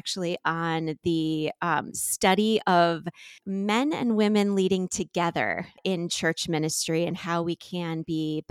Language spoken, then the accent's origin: English; New Jersey, United States; moved away as an adult; now in Ohio, United States; Yeah, I was raised in New Jersey, proud Jersey girl, fantastic family. I got married in New Jersey, but we moved to Ohio about 19 years ago.